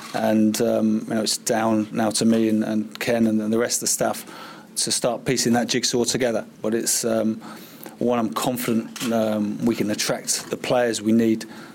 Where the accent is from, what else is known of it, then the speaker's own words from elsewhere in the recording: Chorley, North West England, United Kingdom; born there; Yeah, I was born in Chorley, so not too far. I've still got some family living in Preston.